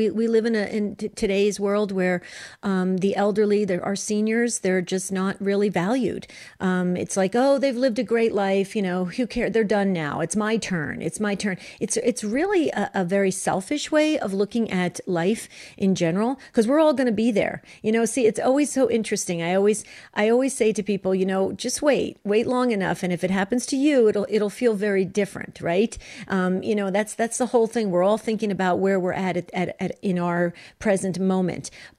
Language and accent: English; New Jersey, United States; I mean, I don't see it as much anymore, but when I was growing up in New Jersey, I mean, grandparents used to move in with you when they got sick.